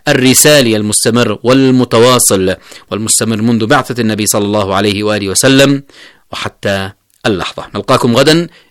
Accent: Yemen; على مدى 8 سنوات من التصدي والتحدي للعدوان على بلدنا اليمن

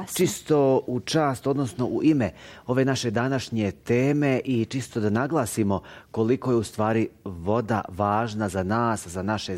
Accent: Bosnia & Herzegovina; barem tamo kod nas u Bosni, ja najviše volim bosanski lonac

